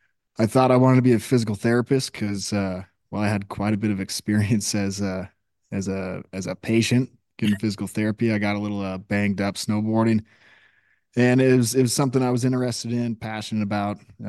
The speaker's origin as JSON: {"language": "English", "town": "Spokane", "region": "Washington", "country": "United States", "tie": "born or raised there", "said": "As my wife says, I lived a handful of lives, and I grew up in Spokane, Washington, playing ice hockey as a kid, and kind of did that my entire life"}